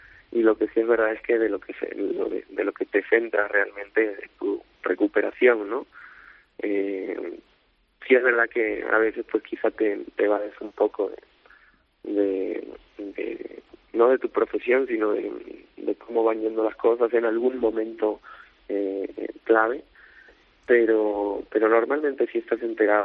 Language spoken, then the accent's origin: Spanish; Lima, Peru; sí me motivaba a poder volver en Lima, ¿no?, que es mi tierra, como tú dices